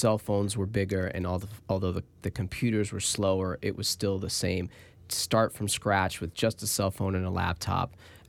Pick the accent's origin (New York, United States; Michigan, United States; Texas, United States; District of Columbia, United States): District of Columbia, United States; Washington; I grew up in Washington, D.C. I was educated out in California. I worked in Silicon Valley, and I came back to Washington